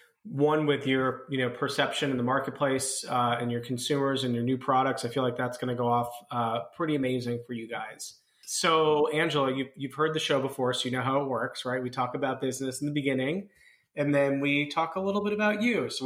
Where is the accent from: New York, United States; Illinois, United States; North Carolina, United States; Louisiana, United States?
New York, United States; I'm a New Yorker